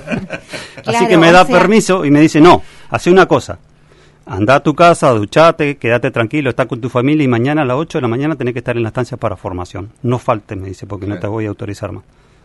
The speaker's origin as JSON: {"language": "Spanish", "town": "Río Grande", "region": "Tierra del Fuego", "country": "Argentina", "tie": "born there", "said": "yo soy nacido acá en Río Grande, esa es mi casa, yo vivo ahí."}